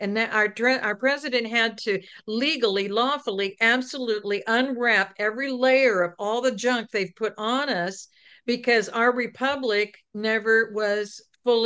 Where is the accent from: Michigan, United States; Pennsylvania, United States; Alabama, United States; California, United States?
California, United States; And I am from California, and so I study the Constitution in all the states